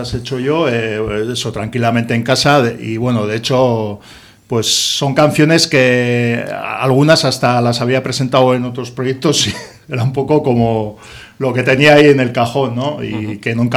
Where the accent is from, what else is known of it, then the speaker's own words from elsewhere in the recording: Pamplona, Navarre, Spain; Bueno, somos gente de Iruña que llevamos toda la vida en esto, ¿no?